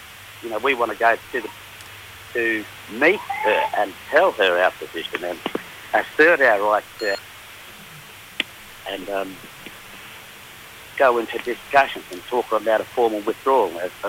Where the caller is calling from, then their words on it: Perth, Western Australia, Australia; I'm in a place called Perth, over in Western Australia.